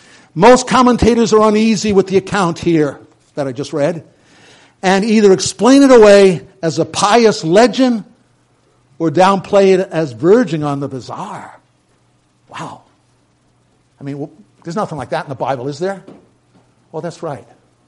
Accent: New York City, New York, United States; or the subway station that I grew up on in New York City with people all around you bustling and moving.

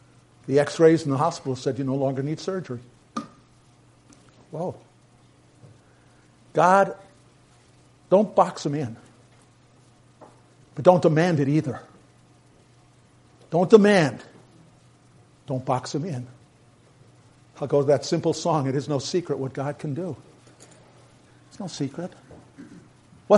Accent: New York City, New York, United States; or the subway station that I grew up on in New York City with people all around you bustling and moving.

